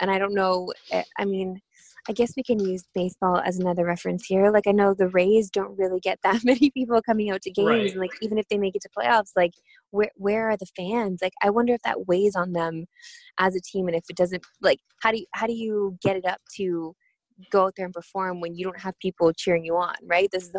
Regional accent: Western Canada, Canada; now in Toronto, Canada; I came from Western Canada where, you know, populations are, the numbers are a lot lower than they are here. So, and I'm trying, I've been here for 15 years. And so I do identify as a Torontonian

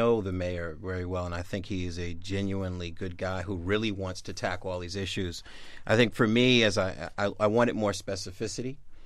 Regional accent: Boston, Massachusetts, United States; and I grew up in Roxbury, it may be temporary, right?

